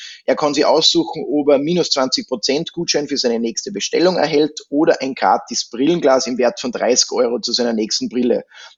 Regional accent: Austria; bei uns in Österreich

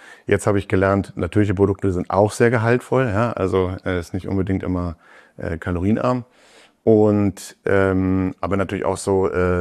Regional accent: Northern Germany, Germany; Ursprünglich komme ich aus Norddeutschland, jetzt lebe ich in Süddeutschland, genau.

